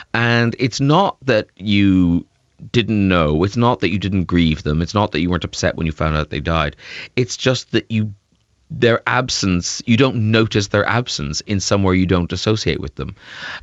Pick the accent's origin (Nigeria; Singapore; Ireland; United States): Ireland; I grew up a Protestant in Southern Ireland.